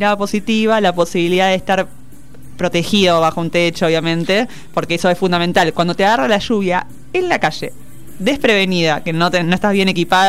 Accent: Lavallol, Buenos Aires Province, Argentina; also born or lived in Bernal, Argentina; now in Adrogué, Argentina; Pero yo me crié en Lavallol, yo soy de Lavallol, siempre es mi carta de presentación, ¿no? Soy de la ciudad de las 5L, más allá que vivo en Adrogué hace unos cuantos años.

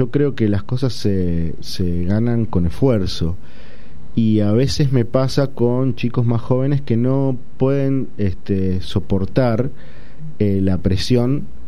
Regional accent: Coronel Granada, Buenos Aires Province, Argentina; después de 12 años que no bailaba en mi pueblo, Coronel Granada, pudimos ir con este espectáculo

